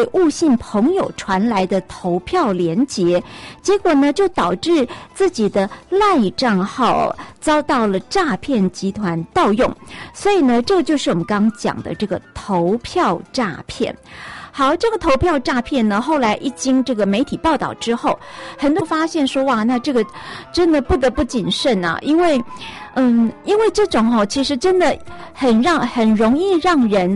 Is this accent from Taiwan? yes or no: yes; Taiwan; 我们台湾人非常非常高度使用 LINE 这个软体哦，